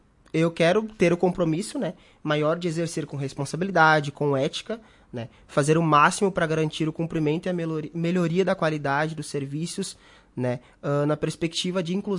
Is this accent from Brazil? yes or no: yes; São Paulo, Brazil; now in Marau, Brazil; Resido em Marau há 3 anos, sou do interior de São Paulo.